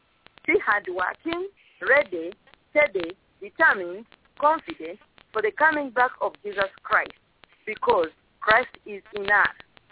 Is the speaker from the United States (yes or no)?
no; Uganda; from Uganda.